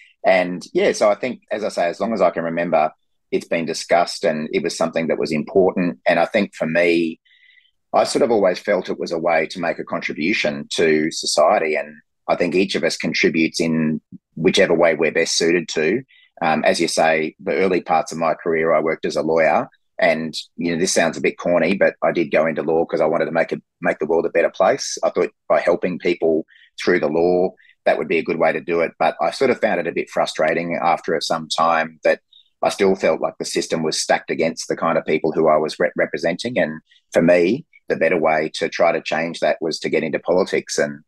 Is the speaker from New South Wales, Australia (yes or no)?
no; Brisbane, Queensland, Australia; So I grew up in Brisbane, and politics was something that my family talked about a lot growing up.